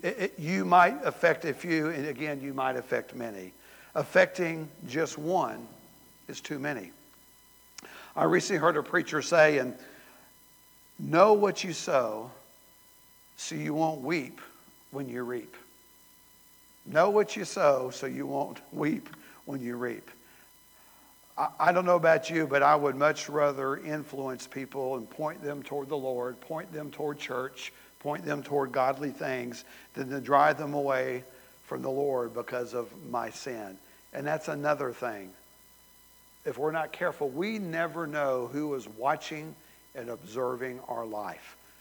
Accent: the South, United States; I guess that was the way we grew up in the South.

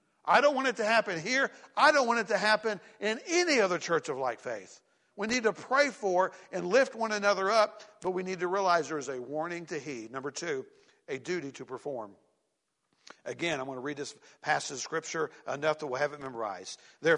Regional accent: the South, United States; I grew up in the South, and I'm sure it's like this in other places.

